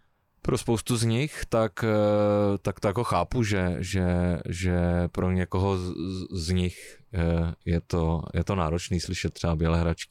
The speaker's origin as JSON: {"language": "Czech", "region": "Prague", "country": "Czechia", "lives_now": "Moravia, Czechia", "said": "vy teď asi taky slyšíte, že já jsem původem z Prahy, já s tím žádným způsobem nebojuju, přestože aktuálně třeba žiju na Moravě, na Slovácku"}